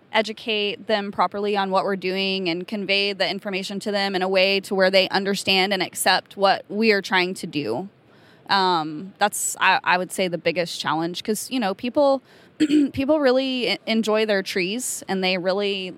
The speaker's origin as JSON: {"language": "English", "town": "Marble Falls", "region": "Texas", "country": "United States", "tie": "born or raised there", "said": "Okay, so I am from Marble Falls, Texas. I grew up there."}